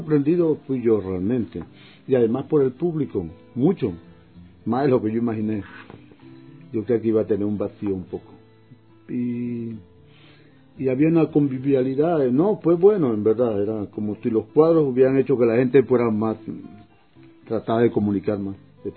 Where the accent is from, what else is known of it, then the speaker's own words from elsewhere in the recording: Andes, Venezuela; como yo soy de los Andes, a mí no me molestaba mucho